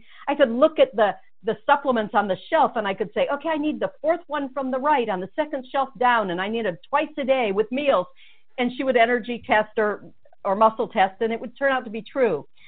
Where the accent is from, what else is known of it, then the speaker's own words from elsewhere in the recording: Michigan, United States; Well, it's interesting because I was from Michigan, and this was, about 40 years ago or something.